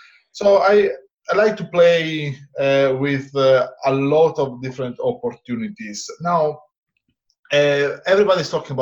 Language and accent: English; Italy; English is a second language; now in Zurich, Switzerland; I live in Switzerland, as you briefly mentioned. I'm originally from Italy.